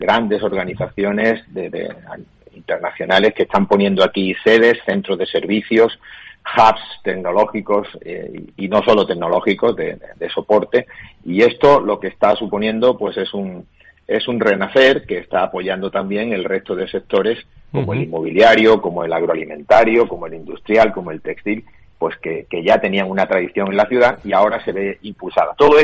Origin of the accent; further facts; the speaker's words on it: Málaga, Andalusia, Spain; No, yo no quiero decir esto como malagueño, hacer demasiado patria.